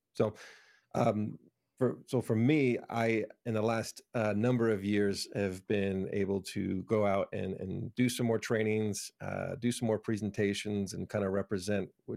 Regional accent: South Dakota, United States; I'm the sixth of eight kids. I grew up in South Dakota

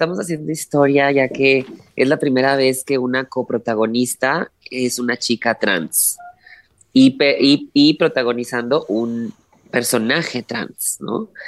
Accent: Chihuahua, Mexico; No, yo también soy chihuahuense

